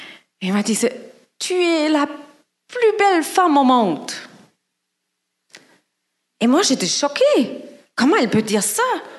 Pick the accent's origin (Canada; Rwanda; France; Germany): Germany; Je viens d'Allemagne, d'une grande famille. On a vécu dans une petite ville.